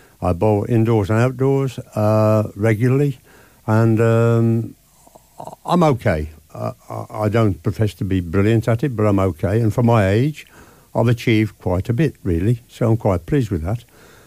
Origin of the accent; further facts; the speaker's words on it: Great Bridge, West Midlands, United Kingdom; I was born and brought up in Great Bridge.